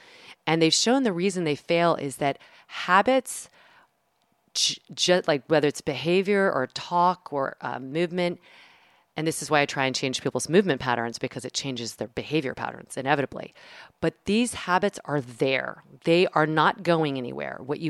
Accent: the South, United States; I say it so much because I'm from the South and it's like, Giddy Up.

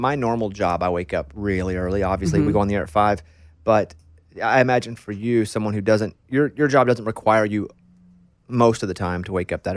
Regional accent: Arkansas, United States; I grew up in Arkansas, country to start with, but I've bounced all around

